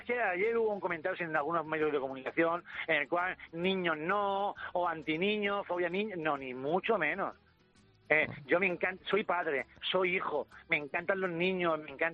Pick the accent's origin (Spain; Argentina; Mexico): Spain; Cieza, Region of Murcia; born or raised there